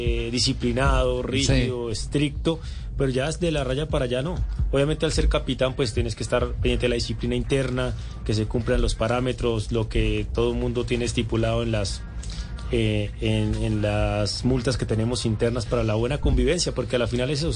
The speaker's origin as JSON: {"language": "Spanish", "town": "Cúcuta", "region": "Norte de Santander", "country": "Colombia", "tie": "born or raised there", "also_born_or_lived": "Toledo", "said": "El primero que me tomó desde muy niño, desde cuando llegué de Toledo a Cúcuta"}